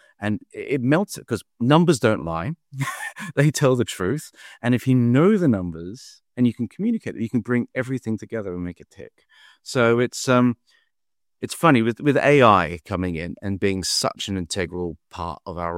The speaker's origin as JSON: {"language": "English", "town": "Perth", "region": "Western Australia", "country": "Australia", "lives_now": "Newcastle upon Tyne, United Kingdom", "said": "So I'm from Perth in Western Australia originally."}